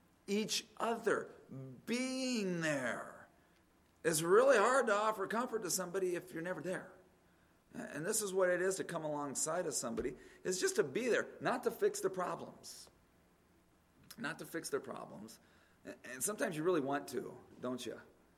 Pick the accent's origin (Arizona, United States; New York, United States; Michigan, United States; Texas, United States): Arizona, United States; Phoenix; And I grew up in Phoenix, so I was going to California.